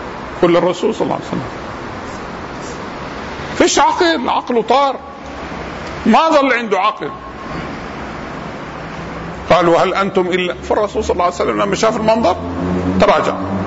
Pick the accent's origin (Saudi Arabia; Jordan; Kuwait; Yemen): Jordan; Amman, Amman Governorate; عندنا في الأردن في عمان الجمعيات الخيرية بتعمل قمار